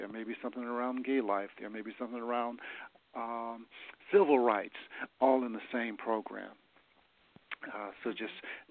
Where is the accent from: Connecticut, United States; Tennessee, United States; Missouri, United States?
Tennessee, United States; Nashville; I'm from Nashville.